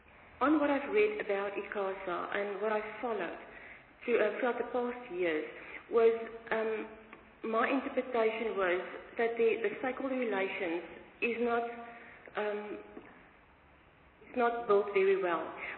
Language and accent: English; Klerksdorp, North West, South Africa; I come from Clarksdorp.